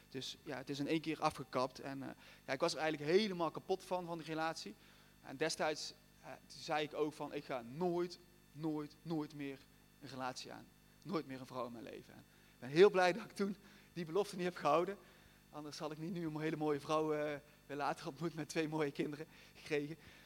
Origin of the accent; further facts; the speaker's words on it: Oirschot, North Brabant, Netherlands; Ik ben opgegroeid in Oorschot, dat is een klein dorpje hier vlakbij, in een heel fijn, mooi gezin.